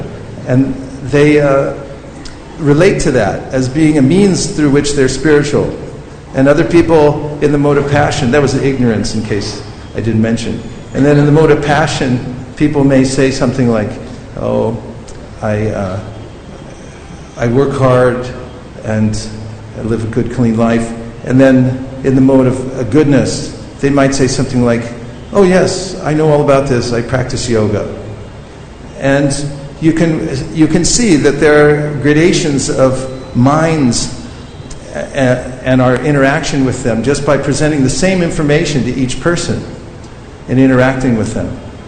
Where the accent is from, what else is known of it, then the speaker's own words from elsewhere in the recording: California, United States; I'm from California, where are you from?